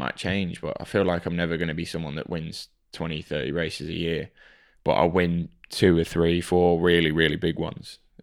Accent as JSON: {"language": "English", "country": "Belgium", "tie": "born or raised there", "said": "Especially growing up in Belgium as well."}